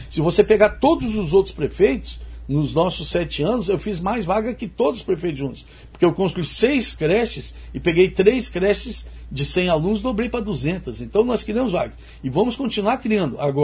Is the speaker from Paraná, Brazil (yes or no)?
yes; Maringá, Paraná, Brazil; Eu morei aqui na Zona 2, eu nasci em Maringá. Morei na Zona 2